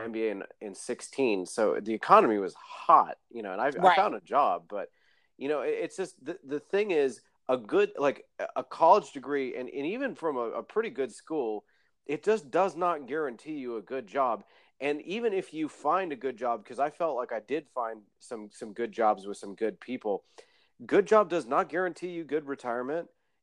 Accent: Charlotte, North Carolina, United States; I'm from North Carolina, so from Charlotte.

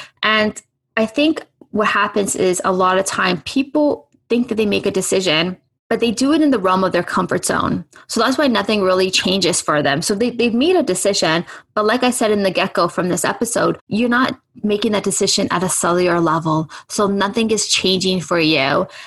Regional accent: Toronto, Ontario, Canada; I am from Toronto, Canada. I always say, you know where … is from? I'm from Toronto.

